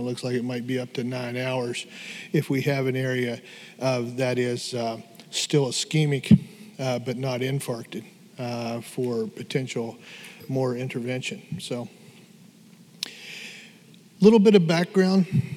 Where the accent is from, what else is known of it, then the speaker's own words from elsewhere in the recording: Appalachia, United States; Southeastern, which I'm always say I can say that because I'm Appalachian American, is that our diet has been very, very difficult